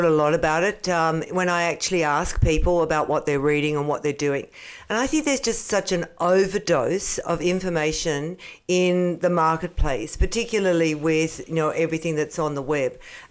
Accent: Australia; We're no longer apologising. We're no longer saying, oh, well, we're Australian.

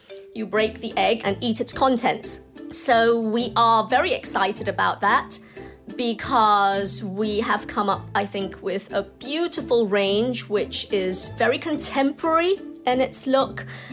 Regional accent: Malaysia; growing up in Malaysia and going back, we used to see these hazes as virgin rainforest was being cleared for oil palm plantations.

